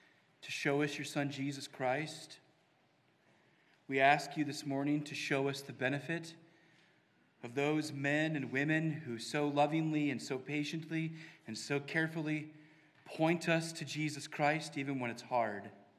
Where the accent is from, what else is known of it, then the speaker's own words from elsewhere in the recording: Iowa, United States; Iowa nice is a cultural label that is sometimes used to describe the people of my home state.